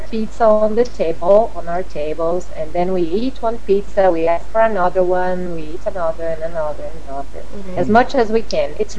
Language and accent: English; Brasília, Federal District, Brazil; I am from Brasilia, in the middle of Brazil.